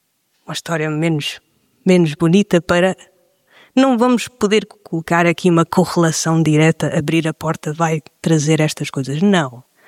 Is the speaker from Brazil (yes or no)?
no; Trás-os-Montes, Portugal; now in Lisbon, Portugal; quando mudei-me de Trás-os-Montes para Lisboa, há mais de 10 anos atrás, a vir para Lisboa